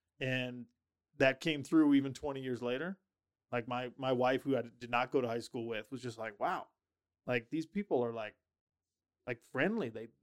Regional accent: Sandy, Utah, United States; also born or lived in Minnesota; I'm from Utah. Well, I was born in Minnesota. I claim Sandy, Utah. That's where I grew up.

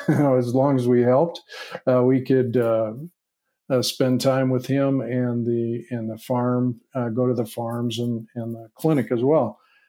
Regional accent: Illinois, United States; also born or lived in Iowa; You know, I was raised in the Midwest, in Illinois and Iowa.

